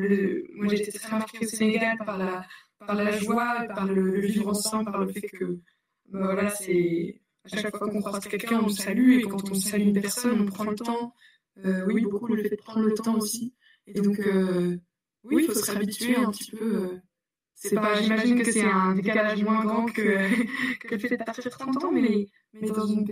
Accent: France; Je redécouvre certains aspects de notre culture, de ce qui a fait aussi mon identité en grandissant ici en France.

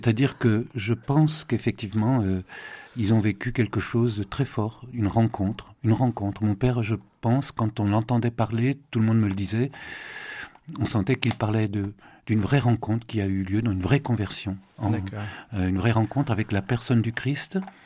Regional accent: Saint-Étienne, Auvergne-Rhône-Alpes, France; born there; first language Catalan; French is a second language; moi, je suis né en 1952, à Saint-Étienne

